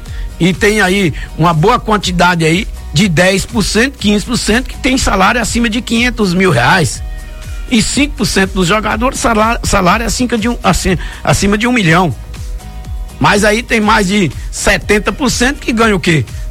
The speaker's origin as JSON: {"language": "Portuguese", "town": "Guanambi", "region": "Bahia", "country": "Brazil", "tie": "born there", "said": "eu sou um cidadão guanambiense, que eu nasci em Guanambi"}